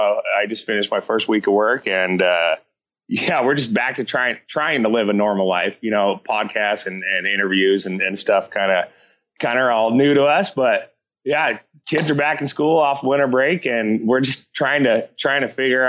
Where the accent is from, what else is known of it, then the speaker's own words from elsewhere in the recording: Boise, Idaho, United States; I was born and raised here in Boise, Idaho, back when it was, a really small town.